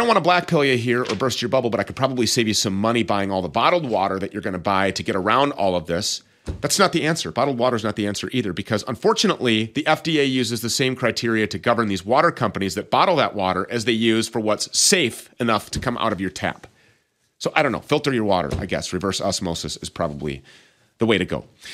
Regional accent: Minnesota, United States; It's sourced right here in my home state of Minnesota

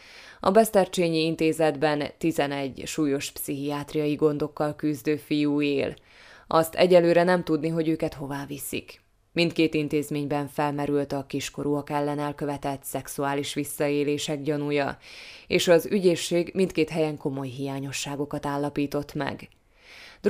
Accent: Slovakia; hajlamosak vagyunk úgy tenni, mintha szlovákiai magyarként ehhez nem lenne közünk

